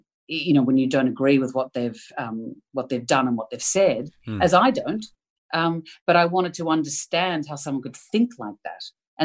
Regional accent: Australia; I mean, I come from Australia.

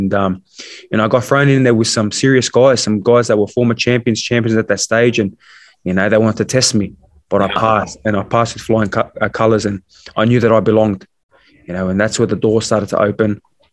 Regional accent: Sydney, New South Wales, Australia; Yeah, look, I grew up in Sutherland Shire in Sydney.

